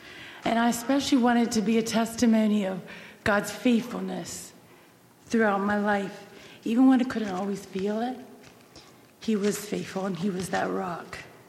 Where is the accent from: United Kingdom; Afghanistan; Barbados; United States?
United States; Virginia; I was born in Central Virginia to … We lived in a small little mountaineer town, I guess you'd call it, at the foot of the Blue Ridge Mountains.